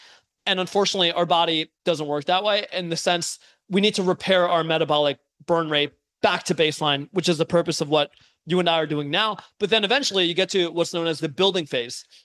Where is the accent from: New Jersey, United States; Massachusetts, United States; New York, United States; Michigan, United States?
New York, United States; New York City; And I didn't know how to drive for a long time growing up in New York City.